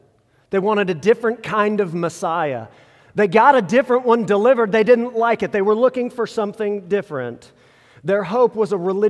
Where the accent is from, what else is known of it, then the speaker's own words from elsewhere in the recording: Kansas City, Missouri, United States; I grew up here in Kansas City, and I've always been a Chiefs fan.